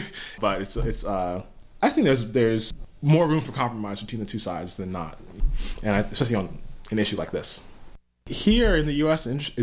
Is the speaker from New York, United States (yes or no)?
yes; New York City, New York, United States; also born or lived in North Carolina; I'm originally from New York City. I lived there until I went off to college, really, with about a year gap in North Carolina. I've mostly grown up in cities, or prefer cities.